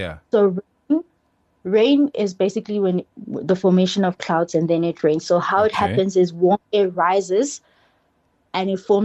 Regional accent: Newcastle, KwaZulu-Natal, South Africa; I'm originally from Newcastle in KZN.

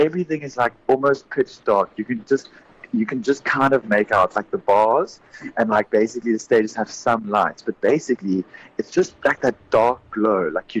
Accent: South Africa; I was like, yo, I'm from South Africa, man.

